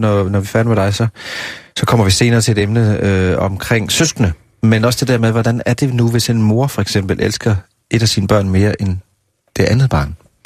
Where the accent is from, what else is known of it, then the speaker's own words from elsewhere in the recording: Jutland, Denmark; jeg er fra Jylland.